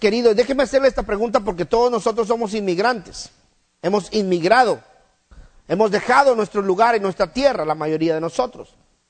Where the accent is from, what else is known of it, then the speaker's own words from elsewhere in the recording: Mexico; moved away as an adult; now in United States; desde que nosotros nos venimos de México para acá.